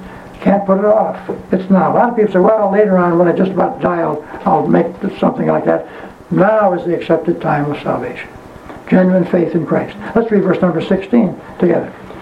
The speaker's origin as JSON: {"language": "English", "town": "Berea", "region": "Ohio", "country": "United States", "tie": "born or raised there", "said": "My wife and I grew up in Berea, Ohio, and we graduated from Berea High School."}